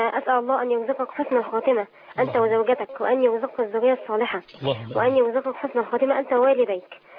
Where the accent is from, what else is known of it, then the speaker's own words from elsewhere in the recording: Faiyum Governorate, Egypt; وأنا والله يا شيخ ما بقيت أفتخر إن أنا من الفيوم